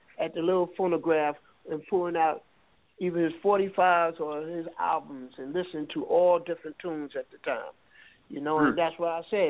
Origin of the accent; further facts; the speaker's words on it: Antigua & Barbuda; we had a lot of Caribbean music, because I'm from Antigua.